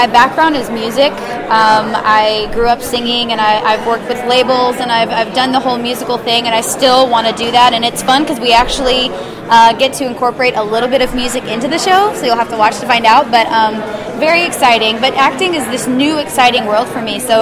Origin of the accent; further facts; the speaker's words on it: Nashville, Tennessee, United States; also born or lived in Puerto Rico; I was born in Puerto Rico, raised in Nashville. We moved around a lot, but yes, my mom is Puerto Rican, and my dad is clearly gringo, Swedish-Norwegian mix, so I'm just one big mutt.